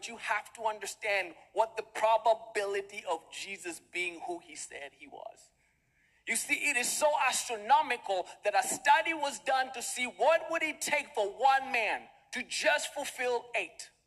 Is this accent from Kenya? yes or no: yes; Kenya; I was born and raised in Kenya. And in my upbringing, there's a lot of things that I lacked. We were brought up in a very humble home.